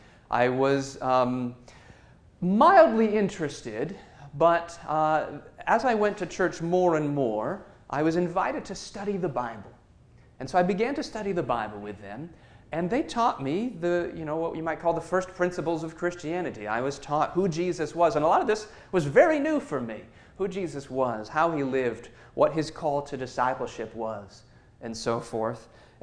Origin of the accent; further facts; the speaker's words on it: San Diego, California, United States; I grew up in San Diego, a beautiful place to grow up.